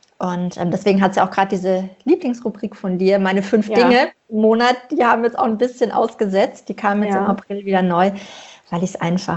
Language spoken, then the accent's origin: German; Germany; als wir Deutschen